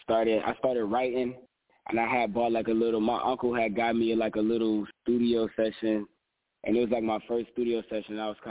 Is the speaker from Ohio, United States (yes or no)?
yes; Cleveland, Ohio, United States; now in Los Angeles, United States; I am from Cleveland, Ohio. I'm located now in Los Angeles.